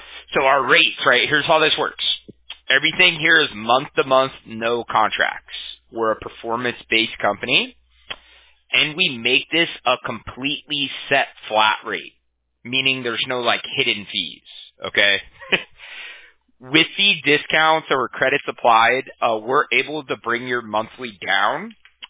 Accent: Huntington Beach, California, United States; I'm from Huntington Beach

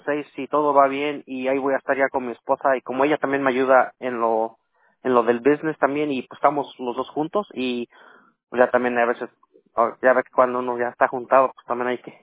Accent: Toluca, State of Mexico, Mexico; born there; Este, en la, en la ciudad que nací.

